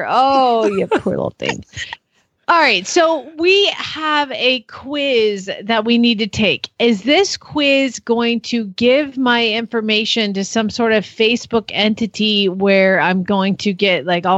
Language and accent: English; Southeast, United States; because I'm from the Southeast, that's a very hilly horse trial.